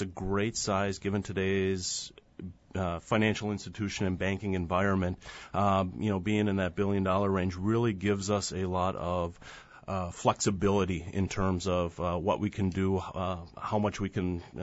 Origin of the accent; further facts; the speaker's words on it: Appleton, Wisconsin, United States; I grew up here in Appleton. I went to Appleton West, Ripon College, went to Milwaukee for a little while, and then came back home when we started having kids.